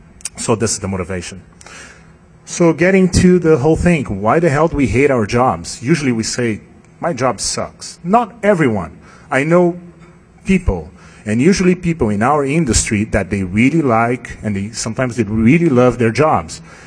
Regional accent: Brazil; also born or lived in Asia; now in United States; By the accent, you know I'm not from here. Working, born and raised in Brazil, been working in the US for over 10 years, and lived in Asia for a while.

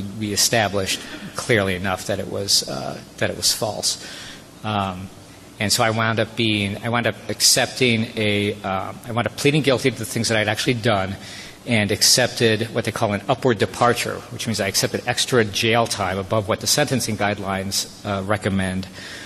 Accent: Los Angeles, California, United States; I grew up in Los Angeles, so I knew it well.

